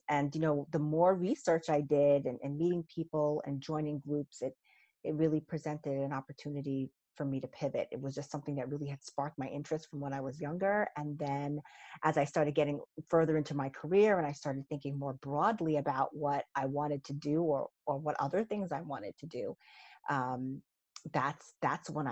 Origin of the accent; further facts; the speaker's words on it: New York City, New York, United States; So, I'm in New York City. So I grew up in New York, always surrounded by buildings.